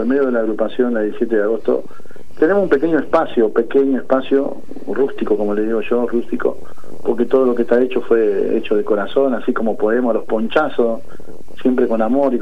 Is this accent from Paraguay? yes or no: no; Argentina; queríamos tener una identidad, somos argentinos, patriotas